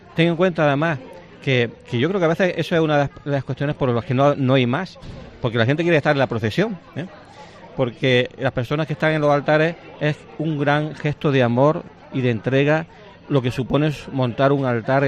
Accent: Granada, Andalusia, Spain; Sí, yo me siento granadino, bueno, nacido en Granada, claro, siempre en Granada

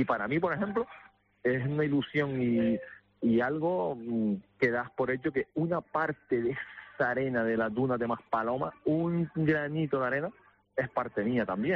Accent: Canary Islands, Spain; soy isleño, soy gran canario y canario.

